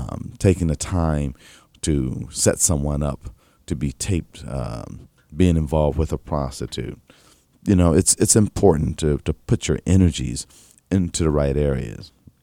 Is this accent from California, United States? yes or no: no; Atlantic City, New Jersey, United States; Now, as you know, I was born in Atlantic City and raised in Atlantic City, and my mother and my sister are still in Atlantic City.